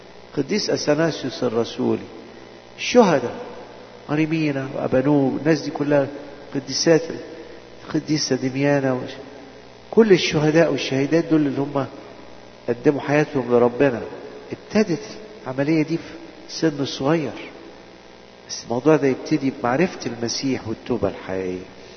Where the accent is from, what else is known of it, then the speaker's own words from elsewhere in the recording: Egypt; now in Canada; احنا مش زي الناس الكنديين دول, ده احنا مصريين, احنا ما تعودناش على كده